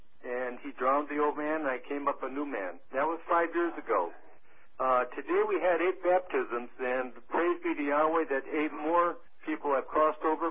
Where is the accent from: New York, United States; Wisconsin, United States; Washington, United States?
Wisconsin, United States; now in Palatine, United States; I'm from Palatine, Illinois. Originally, I was from Wisconsin. I was born and raised in the Wisconsin Synod Lutheran Church. I spent 57 years in that church.